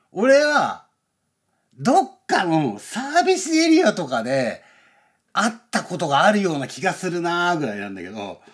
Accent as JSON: {"language": "Japanese", "town": "Urawa", "region": "Saitama", "country": "Japan", "tie": "born or raised there", "said": "うちの実家浦和だからさ、なんかまあ、なんつうの、関東平野のど真ん中だから"}